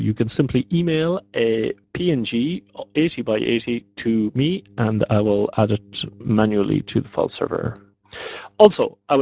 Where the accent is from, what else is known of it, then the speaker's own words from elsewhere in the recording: Ireland; now in Netherlands; Basically, I'm an Irish man living in the Netherlands.